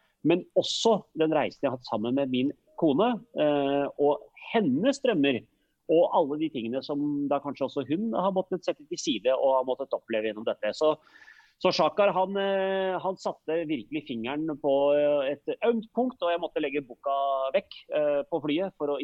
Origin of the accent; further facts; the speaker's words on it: Oslo, Norway; Men det der i Iladalen, hvor jeg er født og oppvokst, mellom Sagen og Kjellands plass et sted, det var jo ikke hippt område den gangen, nå har det blitt noe kulere, men det var jo blokkleiligheter, så du er jo i blokka.